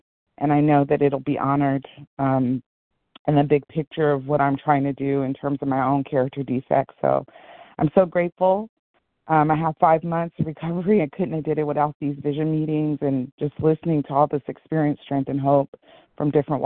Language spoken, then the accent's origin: English; California, United States; now in North Carolina, United States; I'm compulsive overeater from Southern California. I'm in North Carolina right now